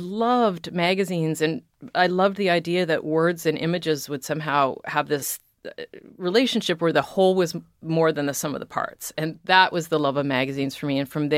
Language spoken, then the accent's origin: English; Canada; I was in the United States, but I'm Canadian and I didn't have a visa.